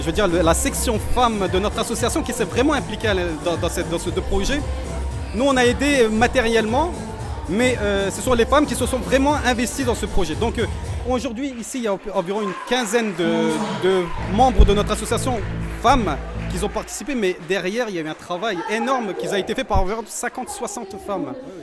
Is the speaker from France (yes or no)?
yes; Saint-Omer, Hauts-de-France, France; born there; je suis totalement français. Je suis né à Saint-Omer. Mes enfants sont à Saint-Omer. Moi, la Turquie, c'est un mois dans l'année.